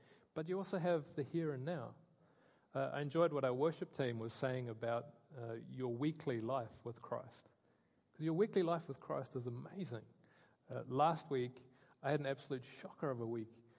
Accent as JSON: {"language": "English", "country": "New Zealand", "lives_now": "Scotland, United Kingdom", "said": "we had to go back to New Zealand. As you can hear, I'm not Scottish with my accent."}